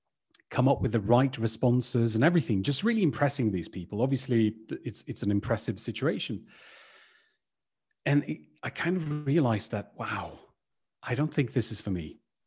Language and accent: English; Sweden; accent: British; English is a second language; also born or lived in United Kingdom; I'm from Sweden. Got a little bit of a British accent because I've spent some time there when I was younger.